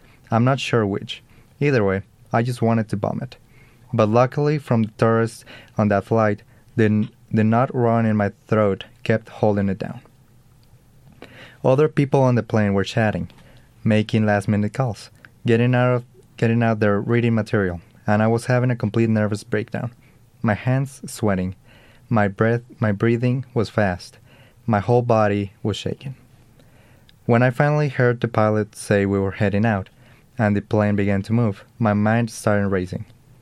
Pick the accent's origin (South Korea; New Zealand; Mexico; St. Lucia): Mexico; Colima; now in Denver, United States; I'm actually from Colima.